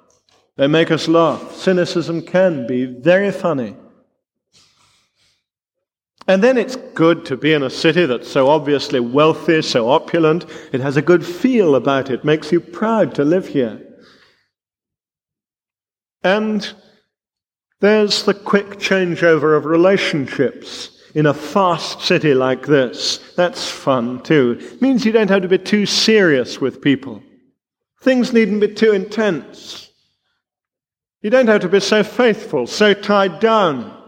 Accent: London, United Kingdom; … that I love London town.

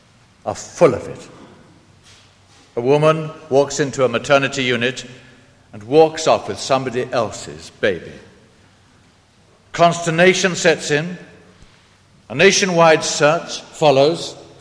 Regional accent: Central Kenya, Kenya; Where I was brought up in Kenya, in Kikuyu country

